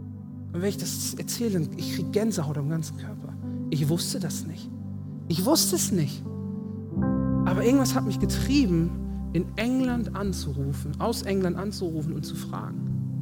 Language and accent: German; Herford, North Rhine-Westphalia, Germany; Ich bin so dankbar, dass das Wort in meiner Heimat rauskommt.